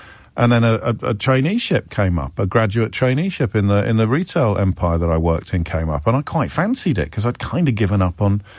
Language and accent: English; United Kingdom; young people have it harder than ever is so at odds with our kind of rhetorical evolution, isn't it, as British people.